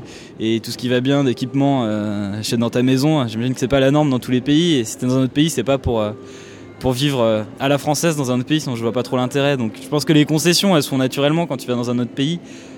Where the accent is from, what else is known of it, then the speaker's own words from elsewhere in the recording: France; en tant que Français, si je veux partir, ça coûte le prix d'un billet d'avion